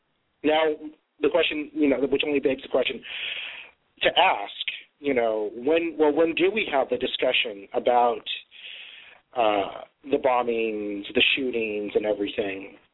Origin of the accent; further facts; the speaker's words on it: Federal Way, Washington, United States; reading about drive-by shootings in my hometown in Federal Way.